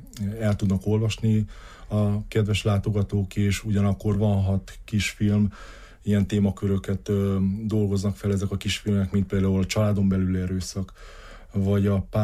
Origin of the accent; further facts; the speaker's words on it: Marghita, Bihor, Romania; Már Margitán is, ahonnan származom, egy gyülekezetnek voltam a presbitere, ifjúsági vezetője és diakonusa is egyben